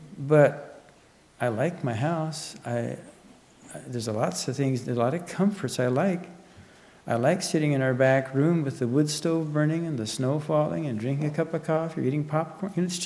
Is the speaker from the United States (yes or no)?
yes; United States; I'd like to be like the church of Smyrna almost, because I am American. I am a Mennonite who has worked hard